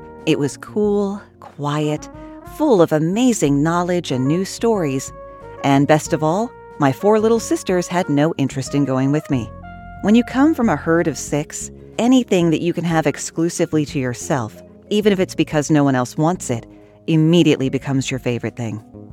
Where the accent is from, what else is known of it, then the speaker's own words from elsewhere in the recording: Richmond, Virginia, United States; It was from this movement that my hometown of Richmond, Virginia, got a beautiful tree-lined avenue of expensive row houses